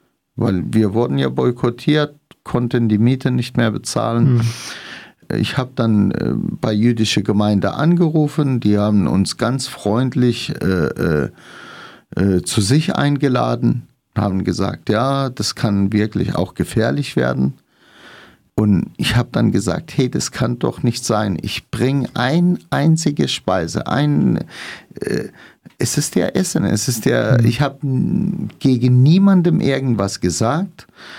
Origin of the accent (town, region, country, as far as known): Syria; German is a second language; now in Freiburg, Germany